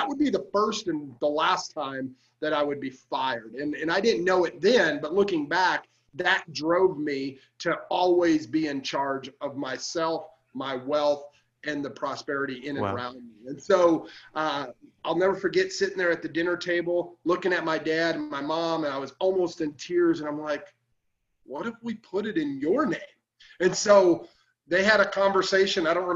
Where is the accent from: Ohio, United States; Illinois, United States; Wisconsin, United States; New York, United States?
Illinois, United States; You see, in Northern Illinois, where I grew up in the Chicago market, you had to be 10 to have a paper route.